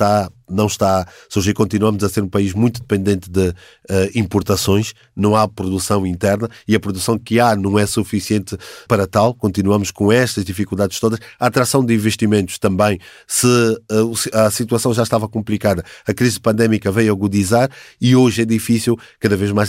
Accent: Angola; Eu sou de Angola

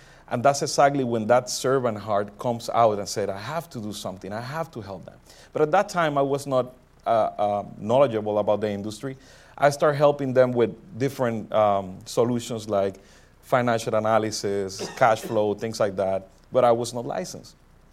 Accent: Puerto Rico; first language Spanish; English is a second language; now in Orlando, United States; I grew up in Puerto Rico. That's why I speak my first language is Spanish. I moved to Orlando, Florida in 2003.

